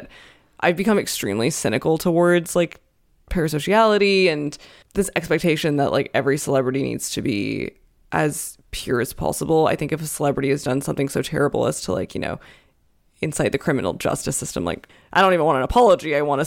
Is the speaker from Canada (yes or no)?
yes; Canada; I mean, I'm Canadian